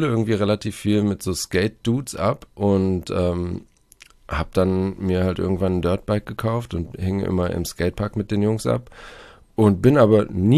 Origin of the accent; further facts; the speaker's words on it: Baden-Württemberg, Germany; now in Hamburg, Germany; Genau, ich bin in der Nähe von Stuttgart aufgewachsen und da hatte ich halt den Schönbuch so vor meiner Haustür